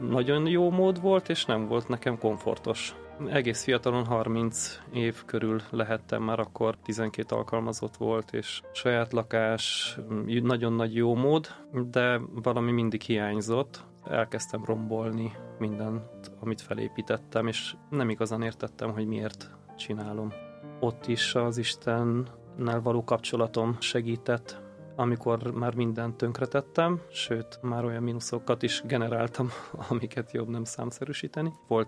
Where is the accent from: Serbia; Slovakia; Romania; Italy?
Romania; Transylvania; now in Hungary; Én erdélyi származású vagyok, úgy kerültem át Magyarországra